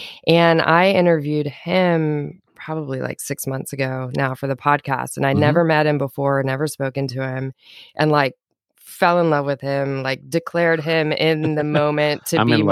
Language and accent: English; Richmond, Virginia, United States; I grew up in Richmond, Virginia, and lived there my whole life